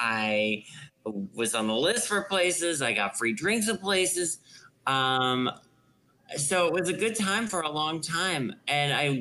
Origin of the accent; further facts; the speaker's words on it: Denver, Colorado, United States; also born or lived in Golden, United States; I grew up in Denver, Colorado. And then I went to high school in Golden.